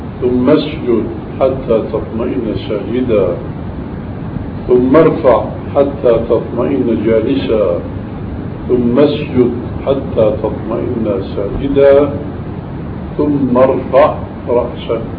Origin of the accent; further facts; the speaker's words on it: Damascus, Damascus Governorate, Syria; فهم رجل في الأخير أنه صلاته كما يقول عندنا في دمشق فشل، يعني ما هي صحيحة.